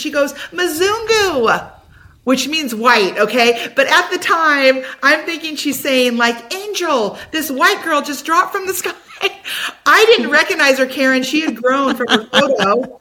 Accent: United States; "Hi, I'm from America.

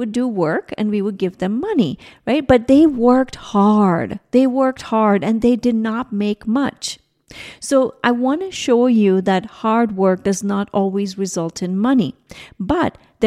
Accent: India; I grew up in India, right?

